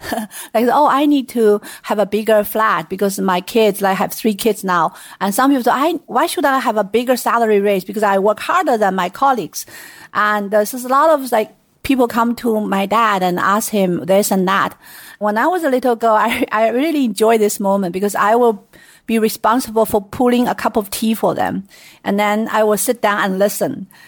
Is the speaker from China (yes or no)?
yes; Sichuan, China; English is a second language; I was born and raised in Sichuan province. There's a little town called Bigfoot.